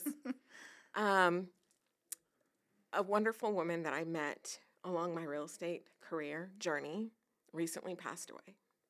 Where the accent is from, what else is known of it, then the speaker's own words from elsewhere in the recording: Sacramento, California, United States; So I grew up in Sacramento, California. I grew up right in the middle of the Valley High Crips and the Meadowview Bloods.